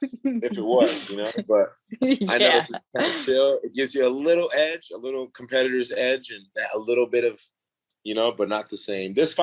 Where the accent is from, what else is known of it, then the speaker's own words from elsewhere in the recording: Brooklyn, New York, United States; My manager was saying Sean wanted me to fight in Madison Square. I'm from Brooklyn. So I guess they were trying to get me on that New York card